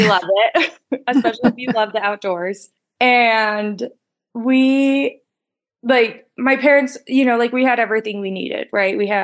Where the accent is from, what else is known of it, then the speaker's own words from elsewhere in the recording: Calgary, Alberta, Canada; born there; I was adopted. I was born at the end of 91. I'm like right in between Christmas and New Year's. I was born in Calgary and adopted in Calgary.